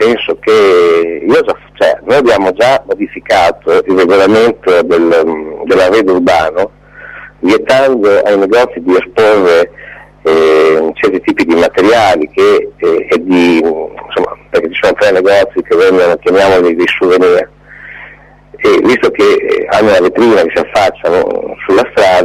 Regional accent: Predappio, Emilia-Romagna, Italy; io sono di Predappio da sempre, abito qua da sempre

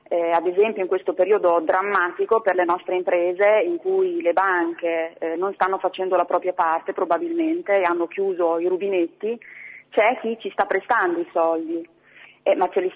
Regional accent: Modena, Emilia-Romagna, Italy; Modena è la mia provincia, io sono modenese

